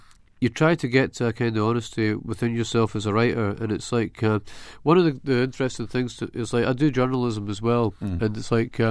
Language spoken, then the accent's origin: English; Scotland, United Kingdom; we kind of realize that I'm American, she's American, and I'm Scottish, and it's kind of weird.